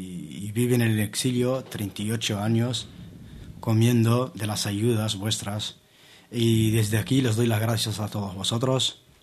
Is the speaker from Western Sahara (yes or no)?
yes; Western Sahara; como cualquier saharaui